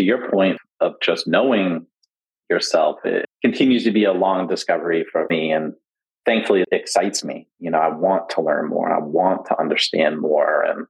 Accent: Arlington, Massachusetts, United States; I grew up in Arlington, Massachusetts, and on every border, Cambridge, Lexington, Meffa, Medford, were liquor stores.

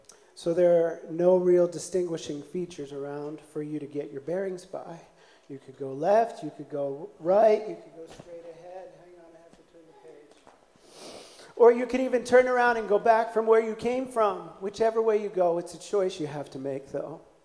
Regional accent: New Jersey, United States; also born or lived in Florida; now in South Dakota, United States; South Dakota reminds us a lot of the farm country we grew up in the Garden State.

